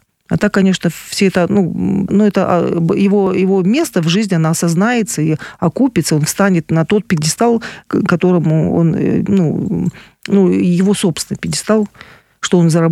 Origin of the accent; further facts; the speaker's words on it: Kyrgyzstan; а почему киргизка, да я же киргизка, я начала копать.